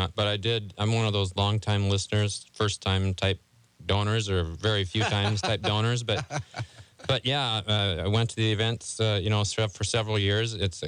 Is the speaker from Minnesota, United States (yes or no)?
yes; Minnesota, United States; I'm originally from Minnesota. I don't know if that's anything necessarily to brag about, but I am.